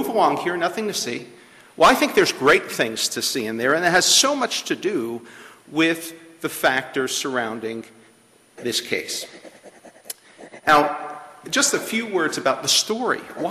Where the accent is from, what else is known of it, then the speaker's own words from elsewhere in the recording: Milwaukee, Wisconsin, United States; from Milwaukee